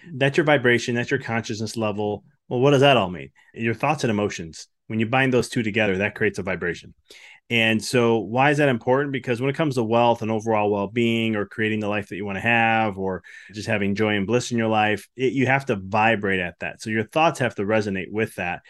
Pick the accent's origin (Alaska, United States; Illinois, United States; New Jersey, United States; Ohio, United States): Illinois, United States; Chicago; moved away as an adult; I'm originally from Chicago, and my wife and I were looking to move out of state